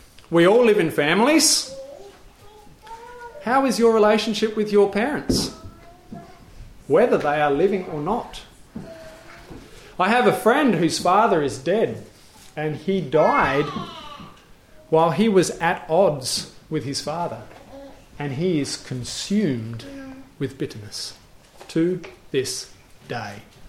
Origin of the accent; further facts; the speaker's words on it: South Australia, Australia; I grew up in South Australia, you know.